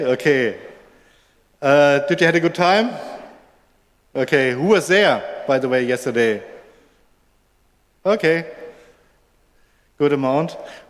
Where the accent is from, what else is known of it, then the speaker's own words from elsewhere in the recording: Hamburg, Germany; I'm from Hamburg